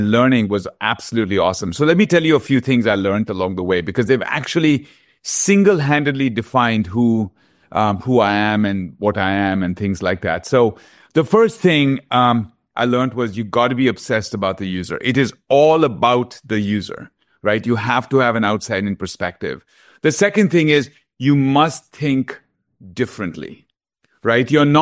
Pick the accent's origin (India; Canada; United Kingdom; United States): India; Kolkata, West Bengal; Born and brought up in Calcutta